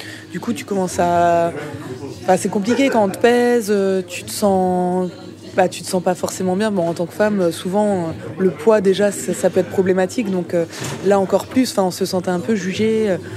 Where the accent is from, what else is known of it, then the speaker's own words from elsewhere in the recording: Mulhouse, Grand Est, France; born there; Oui, c'est ça, je suis née à Mulhouse.